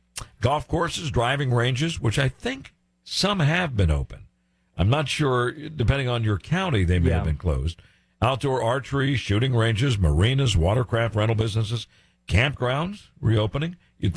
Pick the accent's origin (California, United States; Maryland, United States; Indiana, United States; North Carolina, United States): Maryland, United States; Silver Spring; also born or lived in Washington, D.C.; as a Boy Scout growing up in the Maryland suburbs, I was born in Washington, D.C., but grew up in Silver Spring, Maryland.